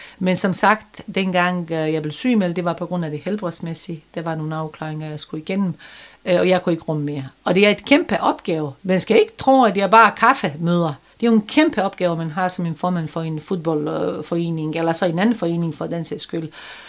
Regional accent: Bosnia & Herzegovina; Danish is a second language; now in Denmark; Godt nok et andet sted, end hvor jeg kommer fra. Det er derfor, vi mødtes jo først i Danmark. Men vi kommer begge to fra Bosnien.

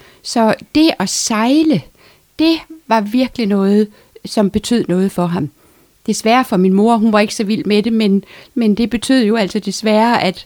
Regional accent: Vanløse, Capital Region of Denmark, Denmark; also born or lived in Nørrebro; Født på Nørrebro, flyttede vi til Vanløse.

